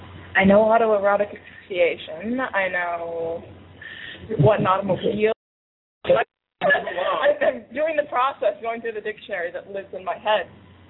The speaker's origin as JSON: {"language": "English", "town": "Las Vegas", "region": "Nevada", "country": "United States", "said": "I'm from Vegas, where there really isn't a lot of the LGBT community that I was exposed to."}